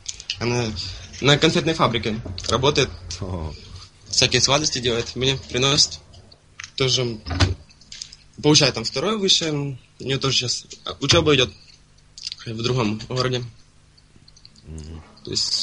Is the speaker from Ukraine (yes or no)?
yes; Kherson, Kherson Oblast, Ukraine; now in Kharkiv, Ukraine; Я сам из Херсона. Ага. Обучаюсь я в Харькове.